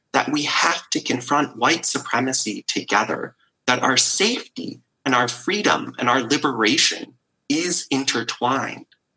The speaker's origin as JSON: {"language": "English", "town": "East Lansing", "region": "Michigan", "country": "United States", "tie": "born or raised there", "said": "my synagogue, where I grew up in East Lansing, Michigan, Congregation Cherry Zedek, where I had my bi mitzvah"}